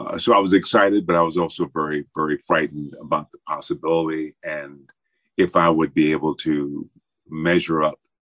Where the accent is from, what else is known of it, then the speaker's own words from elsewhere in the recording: Benton Harbor, Michigan, United States; I grew up in Benton Harbor, Michigan, and in an area where most of the kids in my neighborhood, they had fathers